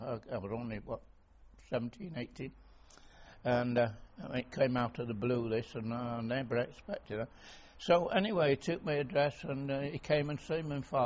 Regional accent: Manchester, North West England, United Kingdom; born there; I was born in Mossside, Manchester, on the 31st of March, 1921.

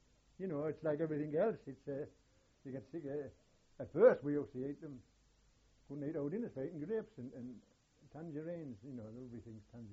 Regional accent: Durham, North East England, United Kingdom; I was born and brought up in Durham, we used to all sell, you know, food.

